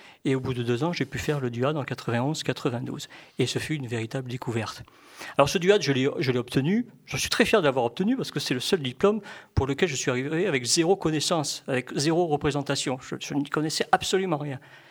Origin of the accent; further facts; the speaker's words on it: Bordeaux, Nouvelle-Aquitaine, France; moi, je suis bordelais, je suis né à Bordeaux, mais je ne suis pas du tout tombé dans la barrique quand j'étais petit, parce qu'il n'y avait pas de vigne chez nous du tout.